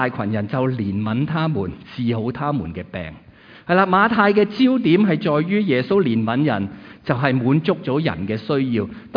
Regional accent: Hong Kong; 我哋中国人唔会咁嘅，我哋香港人一定唔会咁嘅。

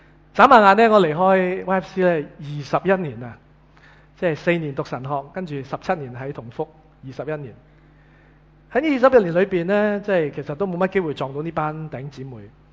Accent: China; 但是我们中国人都有一种的智慧，就有一句说话叫做一寸光阴一寸金。

